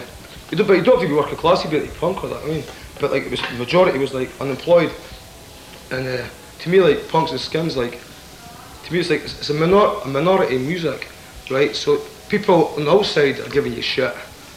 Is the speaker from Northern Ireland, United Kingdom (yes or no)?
no; Scotland, United Kingdom; because in the UK, we come from Scotland.